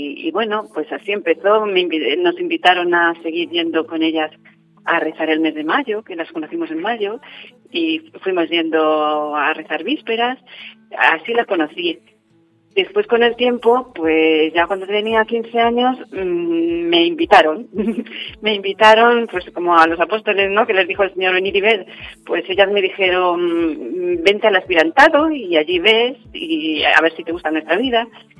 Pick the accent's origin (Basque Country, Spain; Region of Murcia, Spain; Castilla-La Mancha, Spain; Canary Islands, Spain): Castilla-La Mancha, Spain; Valdepeñas; also born or lived in Madrid; now in Ciudad Real, Spain; soy de Valdepeñas, yo nací y me crié en Valdepeñas, aunque mis padres eran de Santa Cruz de Mudela. Llevo aquí en Ciudad Real ahora 8 años, casi toda el resto de mi vida pues lo he pasado en Madrid